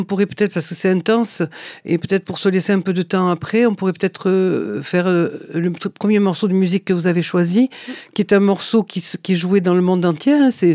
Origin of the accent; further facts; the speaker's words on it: France; Et je dirais aussi qu'en tant que Française